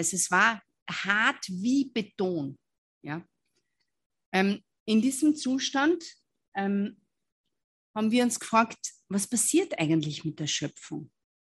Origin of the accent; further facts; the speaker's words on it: Austria; Bei uns in Österreich extrem.